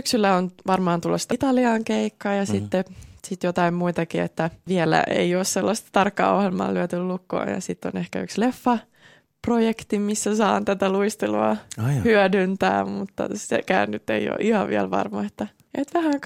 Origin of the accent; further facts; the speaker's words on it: Tampere, Pirkanmaa, Finland; Ja tietenkin nyt vanhempien luona tuossa Hakametsässä, niin se on.